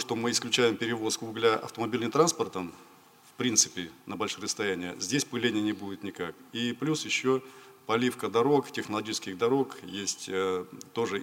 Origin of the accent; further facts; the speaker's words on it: Kemerovo Oblast, Russia; Я сам с Кузбасса.